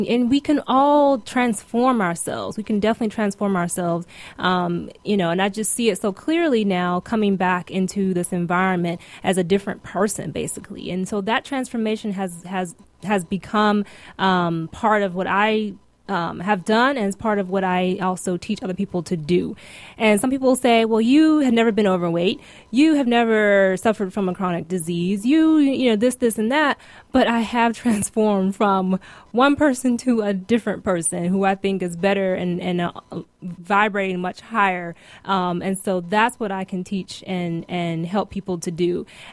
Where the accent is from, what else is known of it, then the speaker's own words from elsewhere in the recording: South Carolina, United States; moved away as an adult; also born or lived in Arizona / California; about how I grew up in South Carolina. And we were talking about how basically for me, I moved across the country in 2010.